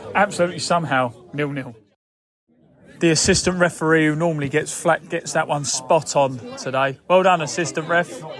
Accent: England, United Kingdom; And as an Englishman, I'm devastated for you.

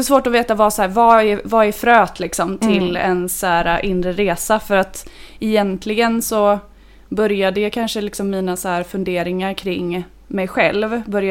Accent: Gothenburg, Västra Götaland County, Sweden; och jag är från Göteborg, uppvuxen i stan

